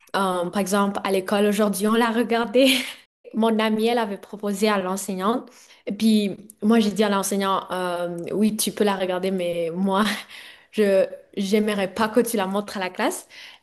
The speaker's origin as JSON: {"language": "French", "country": "Rwanda", "tie": "born or raised there", "also_born_or_lived": "Burundi / Canada", "lives_now": "Gravelbourg, Canada", "said": "j'ai surtout grandi au Rwanda et aussi au Canada."}